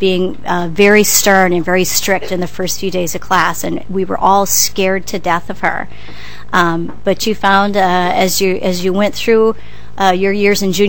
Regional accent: South Dakota, United States; I grew up in South Dakota in a very small farm community. There were 25 people in my graduating class, and I went to school with those same 25 people from kindergarten through senior in high school.

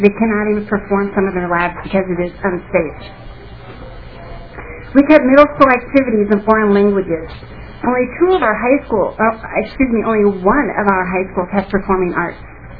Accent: Otsego, Minnesota, United States; As I said, I'm from Otsego, which is the NISD 728. The Elk River School District, and for those of you that don't know, it is the fastest growing district in Minnesota.

